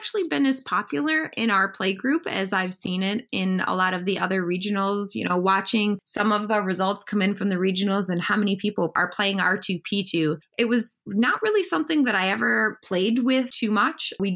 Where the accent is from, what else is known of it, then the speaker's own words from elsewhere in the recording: Grand Blanc, Michigan, United States; I'm from Grand Blanc, Michigan. It's kind of sort of in the Flint area, so mid-Michigan.